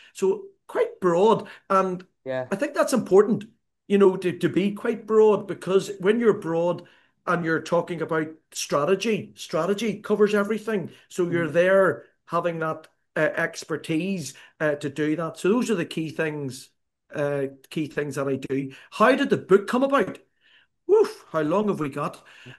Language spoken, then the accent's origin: English; Ireland; accent: Irish; Hopefully, I will talk quite slow with my Irish accent because when I get excited, it goes a little bit quicker.